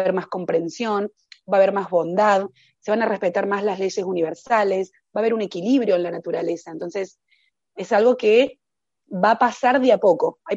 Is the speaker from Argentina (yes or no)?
yes; Argentina; yo soy de Argentina, un país que vive siempre con crisis